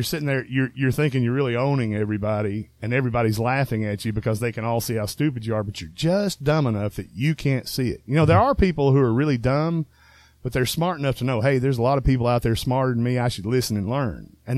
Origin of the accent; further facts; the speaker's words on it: Texas, United States; when they'd realize I was from Texas, they'd say, well, hey, congratulations on setting up your own gold reserve.